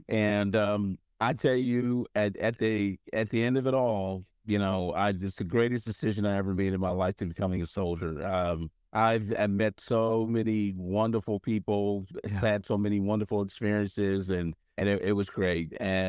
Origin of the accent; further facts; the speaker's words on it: Highland Falls, New York, United States; I'm from New York. I'm from a town called Highland Falls. Nobody's never heard of it